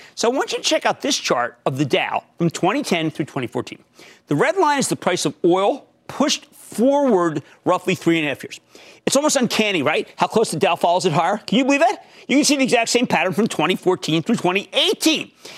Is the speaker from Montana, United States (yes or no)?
no; New Jersey, United States; Let's go to Steve, my home state of New Jersey.